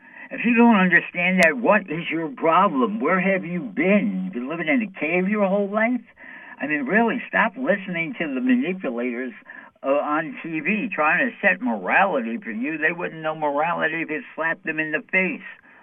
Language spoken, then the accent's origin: English; United States; I'm an American. We all love our Constitution